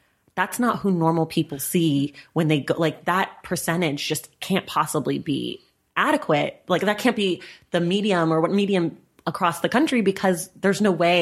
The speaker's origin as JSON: {"language": "English", "town": "Oakland", "region": "California", "country": "United States", "said": "I'm from Oakland."}